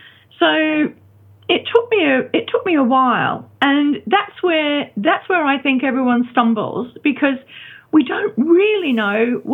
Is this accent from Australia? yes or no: yes; Australia; also born or lived in United Kingdom; I was born in Australia and did all my schooling. And then I went to the UK and lived there for 35 years and had a family and a career. And then I came back.